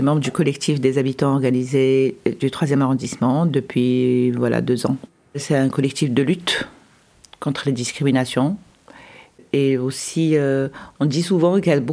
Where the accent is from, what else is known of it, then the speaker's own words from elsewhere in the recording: Algeria; moved away; Je viens d'Algérie, et toute ma famille est là-bas.